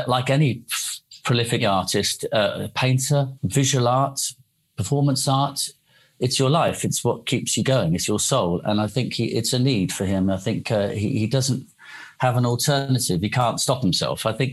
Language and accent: English; Bridport, South West England, United Kingdom; growing up in Bridport in Dorset.